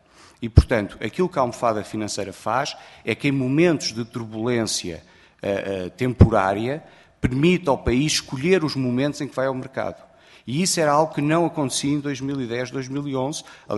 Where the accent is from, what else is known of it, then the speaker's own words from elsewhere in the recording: Portugal; como português, qualquer decisão que ajude Portugal, eu só posso ser favorável.